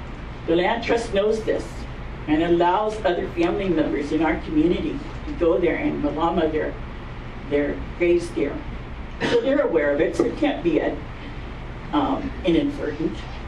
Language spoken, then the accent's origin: English; Waihee, Hawaii, United States; from Mount Embusbus, and I am from Waihe'i.